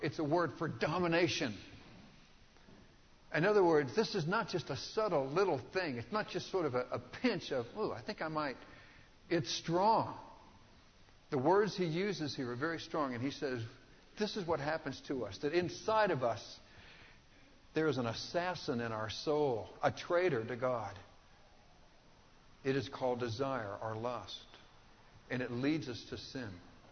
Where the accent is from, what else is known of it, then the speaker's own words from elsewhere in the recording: Texas, United States; Well, I grew up in Texas. We did bass fishing.